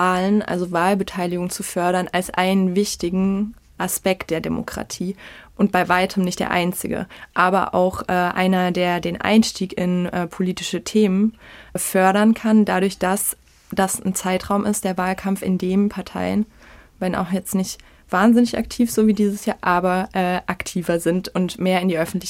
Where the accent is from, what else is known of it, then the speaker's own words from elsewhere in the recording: Baden-Württemberg, Germany; Ich komme unweit von Baden-Baden, Nähe Tübingen, bin ich aufgewachsen in einer sehr kleinen Stadt mit 2000 Einwohnern.